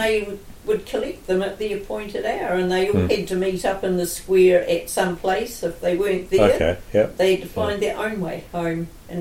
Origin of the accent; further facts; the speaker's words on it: South Island, New Zealand; I come from the South Island